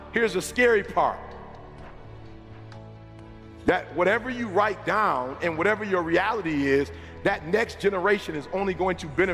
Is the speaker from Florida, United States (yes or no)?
no; Detroit, Michigan, United States; also born or lived in Chicago; I'm from Detroit, Chicago originally, but for the most part, I grew up in Detroit.